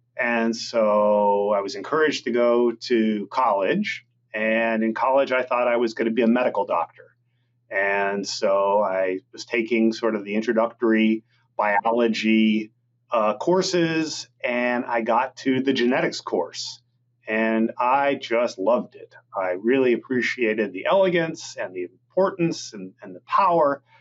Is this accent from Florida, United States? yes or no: no; Los Angeles, California, United States; I grew up in Los Angeles in a very urban area with almost no exposure to agriculture